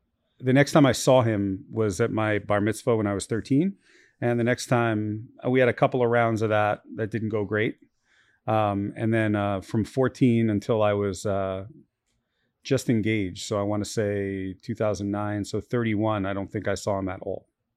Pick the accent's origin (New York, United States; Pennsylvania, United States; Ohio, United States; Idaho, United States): New York, United States; Brooklyn; also born or lived in Baltimore; So I grew up as a kid in South Brooklyn in Gravesend, Coney Island, near Coney Island.